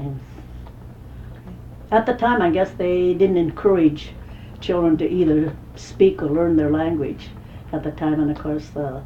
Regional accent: Ketchikan, Alaska, United States; born there; And I was born in Ketchikan.

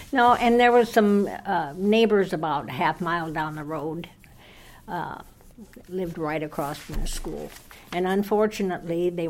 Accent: Raymond, South Dakota, United States; I grew up in the same area, about 10 miles from Clark, on a farm in Raymond, South Dakota.

